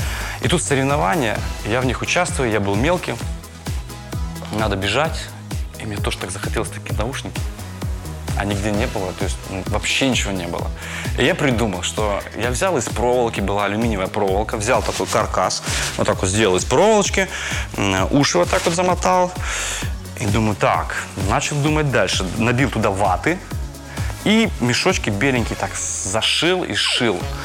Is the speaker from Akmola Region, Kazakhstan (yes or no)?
yes; Balkashino, Akmola Region, Kazakhstan; Я родом из Северного Казахстана, и мы жили, был поселок Балкашино. Папа у меня был водителем автобуса, у него были дальние рейсы, а иногда он ездил по городу. То есть у нас был поселок городского типа.